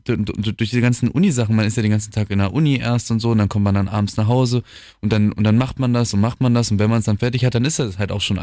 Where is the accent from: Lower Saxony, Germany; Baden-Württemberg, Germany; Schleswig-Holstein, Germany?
Lower Saxony, Germany; Hildesheim; hat mich dann zurück nach Hildesheim gebracht, wo ich ja herkomme, wo ja meine Heimat ist.